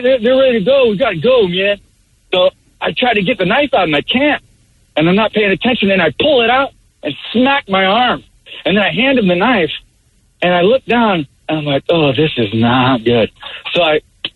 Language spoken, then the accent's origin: English; Orcas Island, Washington, United States; I'm from Orcas Island. Not many cops, not many hospitals.